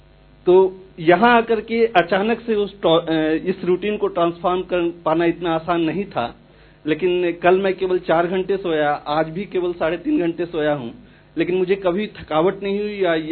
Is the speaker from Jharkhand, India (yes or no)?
yes; Jamshedpur, Jharkhand, India; मैं जमशेदपुर से हूँ.